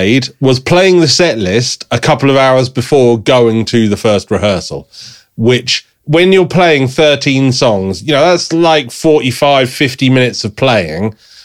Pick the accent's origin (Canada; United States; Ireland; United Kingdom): United Kingdom; England; But that's because I'm English and we're still fighting off medieval diseases.